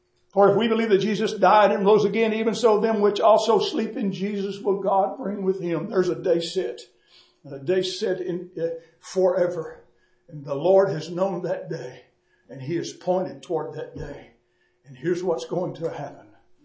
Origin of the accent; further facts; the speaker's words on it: Dallas, Texas, United States; I was raised in Dallas, Texas. My wife was raised from Fort Worth.